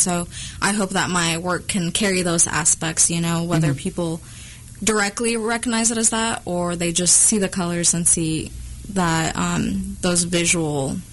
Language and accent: English; Mexico City, Mexico; And so growing up in Mexico City for part of my life, one of the most vivid memories I have are actually of the streets.